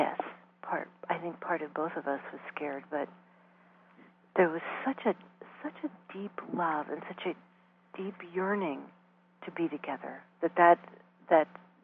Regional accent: East Coast, United States; we were raised on the East Coast and raised in very different ways.

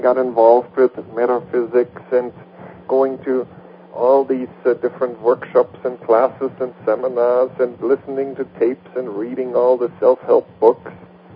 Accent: Germany; English is a second language; now in United States; Well, I grew up in Germany, and I never felt at home there.

